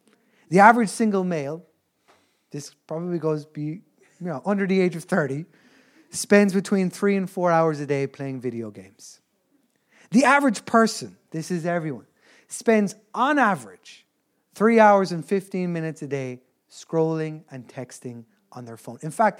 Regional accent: Ireland; As Irish people, singing is in our DNA. It's within us.

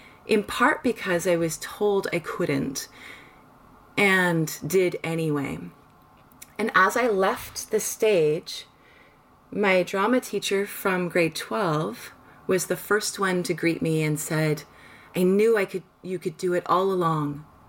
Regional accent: Canada; I'm from Canada.

